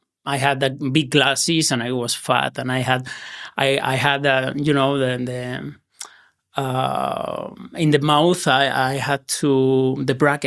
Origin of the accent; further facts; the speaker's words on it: Granada, Andalusia, Spain; To Granada. My hometown.